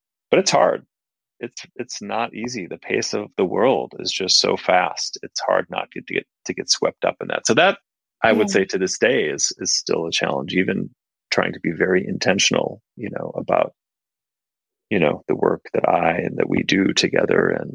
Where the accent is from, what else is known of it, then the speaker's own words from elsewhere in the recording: Minneapolis, Minnesota, United States; I grew up in Minneapolis in the Midwest, you know, the middle class family.